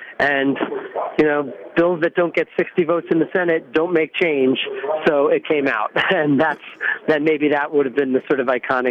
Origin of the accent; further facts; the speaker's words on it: New York, United States; A connection from the Long Island Railroad to Grand Central, where I grew up in Long Island